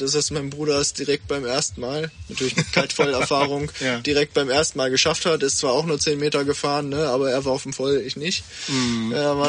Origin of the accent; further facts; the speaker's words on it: Hanover, Lower Saxony, Germany; Ich bin aufgewachsen und, also geboren und aufgewachsen in Hannover, beziehungsweise direkt in der Region. Wohne circa 15 Minuten mit dem Auto vom Steinhuder Meer ungefähr.